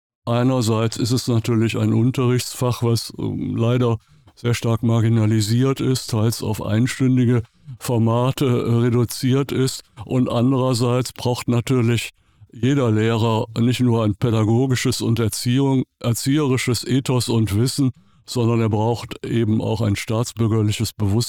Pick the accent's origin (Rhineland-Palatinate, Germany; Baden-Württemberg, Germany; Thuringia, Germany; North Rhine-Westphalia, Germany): North Rhine-Westphalia, Germany; Düsseldorf; born there; Ich bin 1959 in Düsseldorf geboren, also NRW.